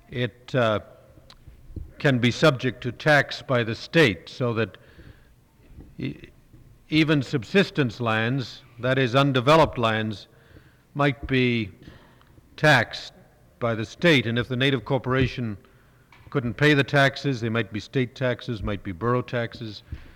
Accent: Canada; I'm from Canada

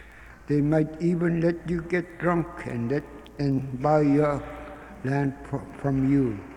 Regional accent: St. Michael, Alaska, United States; I'm from St. Michael.

